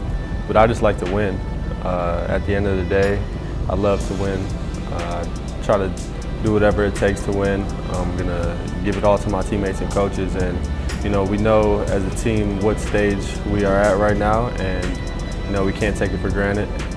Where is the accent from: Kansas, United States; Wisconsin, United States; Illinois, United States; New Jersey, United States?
Wisconsin, United States; Milwaukee; like I grew up in Milwaukee, but I always was a Heat fan because of D. Wade